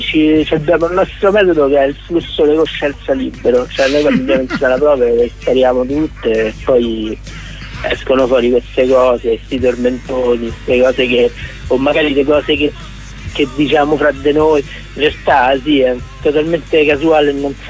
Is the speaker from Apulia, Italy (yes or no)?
no; Rome, Lazio, Italy; Solo noi siamo romani.